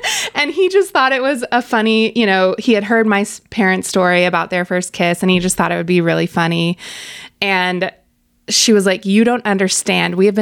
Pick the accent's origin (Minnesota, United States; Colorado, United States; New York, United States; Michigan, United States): Minnesota, United States; also born or lived in Oklahoma / Chicago; But I was born in Oklahoma, but mm-hmm. I grew up, I say I'm half Northern, half Southern, because I grew up in Minnesota.